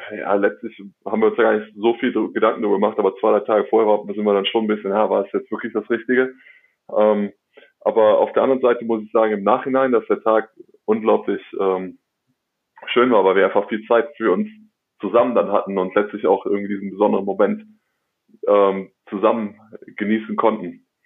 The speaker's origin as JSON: {"language": "German", "town": "Cologne", "region": "North Rhine-Westphalia", "country": "Germany", "said": "Ich bin ein Kölner"}